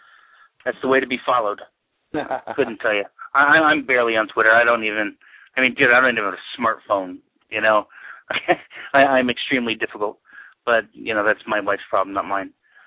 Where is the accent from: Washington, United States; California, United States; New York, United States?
California, United States; San Francisco; And I grew up here in San Francisco